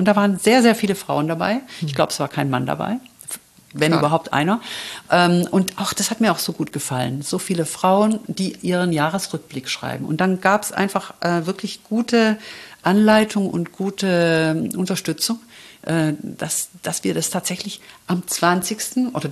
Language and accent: German; Baden-Württemberg, Germany; Ich bin ja aus dem Schwabeländle.